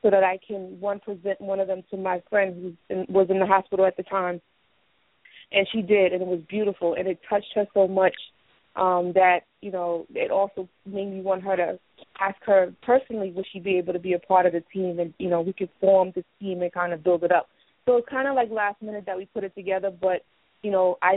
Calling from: New York, United States; calling from New York.

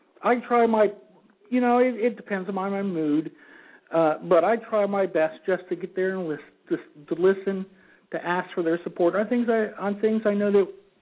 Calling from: Owensboro, Kentucky, United States; I'm calling from Owensboro, and I'm a Tea Party member here with a local Tea Party.

